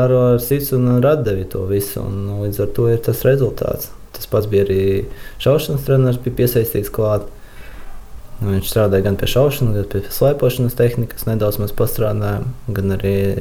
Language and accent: Latvian; Alūksne, Alūksne Municipality, Latvia; jo es pats nācu no Alūksnes, un Alūksne ir tāda pilsēta, varētu teikt, ziemeļu pilsētā Latvijas mērogā, ka tur ir ātrāk sniegs uzsnieg, gan arī vēlāk viņš nokūst.